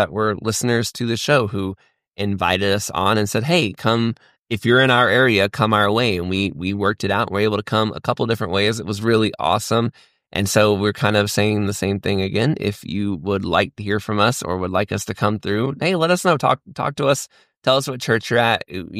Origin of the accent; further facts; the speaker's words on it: Florida, United States; Growing up in North Florida, I never was like, oh, where's so-and-so?